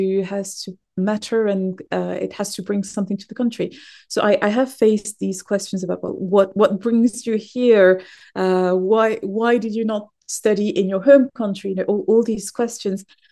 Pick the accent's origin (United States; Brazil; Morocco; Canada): Morocco; moved away as an adult; also born or lived in France; now in Oxford, United Kingdom; I come from Morocco. That would be the simple answer. I was born and raised there. I studied in France and moved to Britain, more particularly Oxford, some 8 years ago for work.